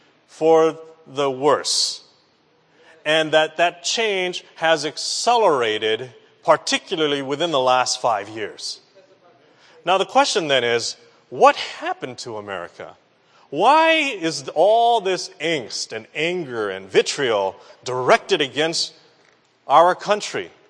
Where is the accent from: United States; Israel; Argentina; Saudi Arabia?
United States; Michigan; born there; I was born in Michigan, you know, the state that looks like a mitten, right? I was born in this lower western corner of Michigan.